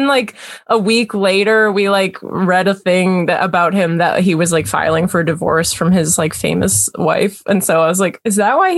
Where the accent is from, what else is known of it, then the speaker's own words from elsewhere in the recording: Kamloops, British Columbia, Canada; now in Vancouver, Canada; I grew up in Kamloops, BC, so like no one really ever came there. And I only like since I moved to Vancouver have I had like semi like run-ins.